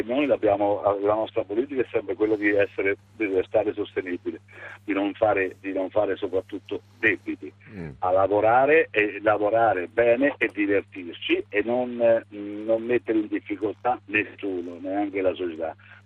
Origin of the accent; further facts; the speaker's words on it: San Benedetto del Tronto, Marche, Italy; però io sono di San Benedetto